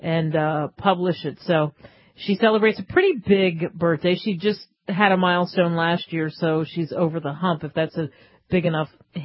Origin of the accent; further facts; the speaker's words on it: New Jersey, United States; also born or lived in New York; And, you know, I grew up in New Jersey and New York, and the Miss America contest was huge.